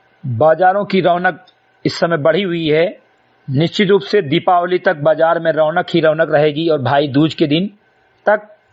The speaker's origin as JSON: {"language": "Hindi", "region": "Uttar Pradesh", "country": "India", "tie": "born or raised there", "said": "ग्राम सभा से मेरी विकासखंड मेनपुरवा जनपद बहराइच का मूल निवासी हूं"}